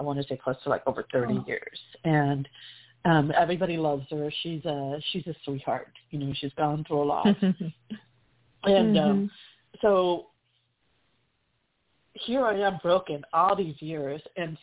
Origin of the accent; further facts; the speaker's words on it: Texas, United States; I grew up in Texas, Mexican-American, and my mother, there's six of us in our family. And when we were young, we were very poor, and we lived in this small little city